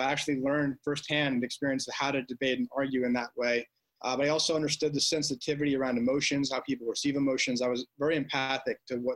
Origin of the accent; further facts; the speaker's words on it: New Jersey, United States; Originally, I'm from northern New Jersey.